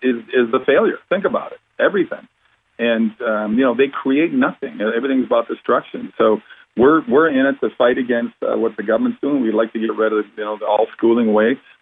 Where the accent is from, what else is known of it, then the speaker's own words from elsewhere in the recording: Mound, Minnesota, United States; I grew up in a small town. You know, I grew up in Mound, Minnesota, on Lake Minnetonka, in a town of 7,000 people.